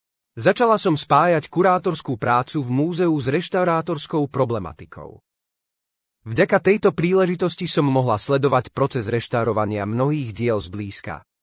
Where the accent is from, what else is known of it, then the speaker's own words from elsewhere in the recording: Levoča, Prešov Region, Slovakia; Už na vysokej škole sa automaticky predpokladalo, že ako rodáčka z Levoče budem odborníčkou na majstra Pavla.